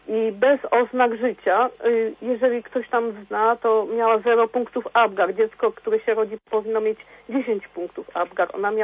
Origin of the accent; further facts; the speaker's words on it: Bydgoszcz, Kuyavian-Pomeranian Voivodeship, Poland; z Bydgoszczy.